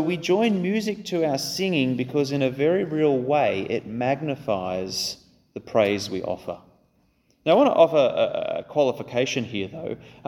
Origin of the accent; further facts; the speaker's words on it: Australia; It's cultural. We're Australian.